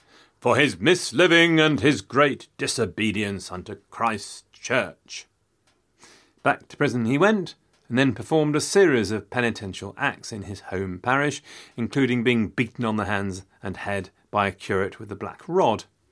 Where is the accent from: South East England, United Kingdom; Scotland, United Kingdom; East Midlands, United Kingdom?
East Midlands, United Kingdom; Loughborough; subjected you to a barrage of irrelevant references to Loughborough over the years, purely because it was my hometown.